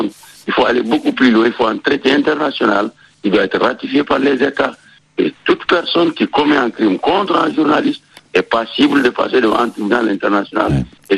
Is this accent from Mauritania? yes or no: yes; Mauritania; en tant que Mauritanien, je dirais qu'en Mauritanie, la presse est libre et indépendante